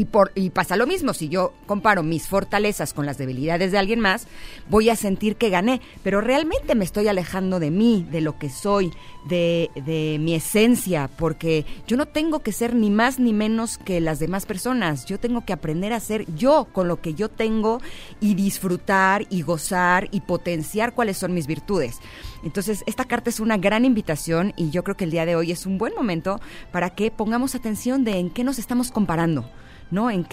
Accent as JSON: {"language": "Spanish", "country": "Mexico", "said": "porque soy mexicana y hasta a mí me cuesta trabajo entenderla"}